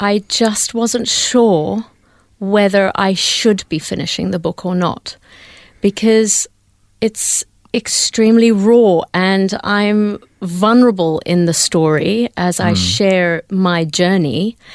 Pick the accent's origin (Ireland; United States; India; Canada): India; born there; I was born in India. My dad is a Hindu, and mum is English.